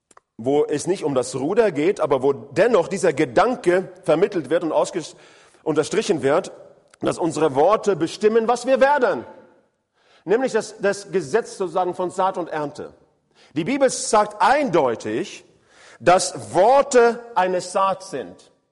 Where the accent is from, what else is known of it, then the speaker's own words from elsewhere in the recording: Norway; ich bin ja am Meer aufgewachsen.